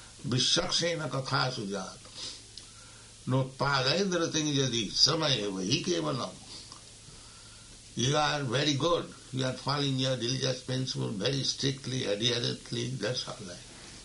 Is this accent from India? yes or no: yes; India; I am also an Indian.